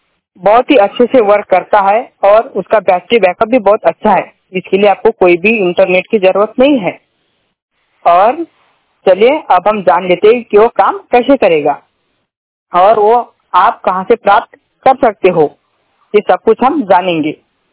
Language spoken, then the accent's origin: Hindi; Maharashtra, India; और मैं महाराष्ट्र से हूँ।